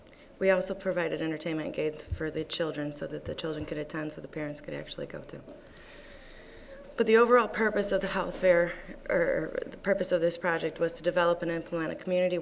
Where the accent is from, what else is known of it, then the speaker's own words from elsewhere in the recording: Binghamton, New York, United States; I'm from Binghamton, New York, and I had to do a community assessment as a graduate nursing student.